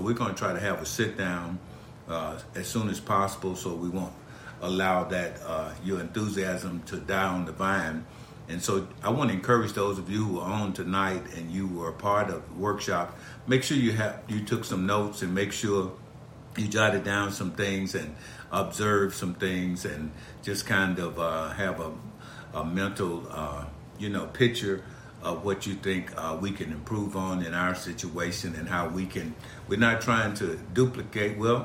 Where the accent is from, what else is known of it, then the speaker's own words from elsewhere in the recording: Birmingham, Alabama, United States; as we spent some time in Birmingham, my hometown.